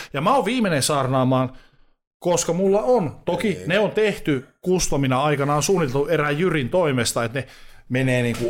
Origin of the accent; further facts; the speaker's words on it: Oulu, North Ostrobothnia, Finland; Siis 17-vuotiaana Oulussa, mistä olen kotoisin, niin siellä oli yksi tatuointiliike